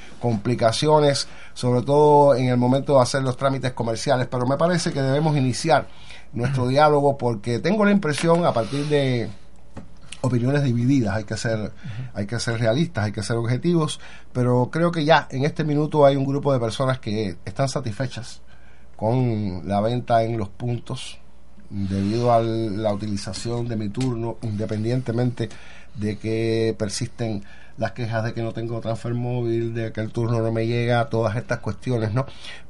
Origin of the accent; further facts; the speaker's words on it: Cuba; Esto se nota en el barrio. Usted sabe cómo somos los cubanos.